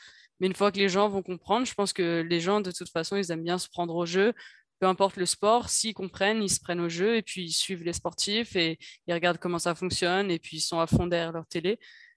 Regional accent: Paris, Île-de-France, France; Ouais, c'est à la maison. Donc, en tant que Parisienne

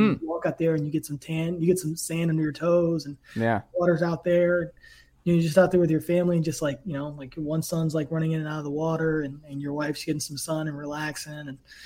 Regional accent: New Kent, Virginia, United States; Cause you know, I came from New Kent, Virginia, man, where like there was no basketball players coming out of there

